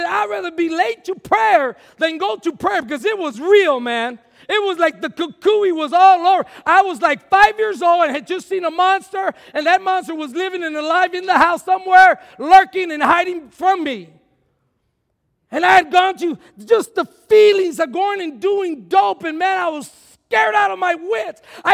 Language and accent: English; Texas, United States; I would go because I was Hispanic. I was from Texas.